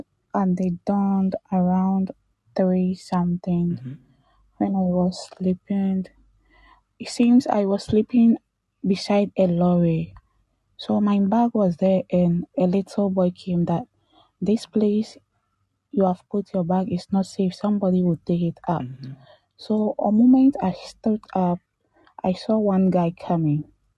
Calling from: Dubai, United Arab Emirates

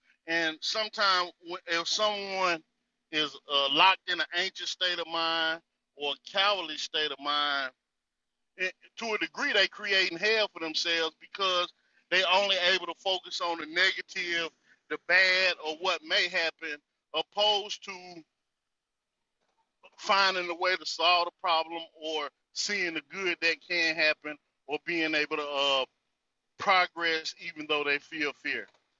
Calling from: North Carolina, United States; I'm coming out of the North Carolina territory.

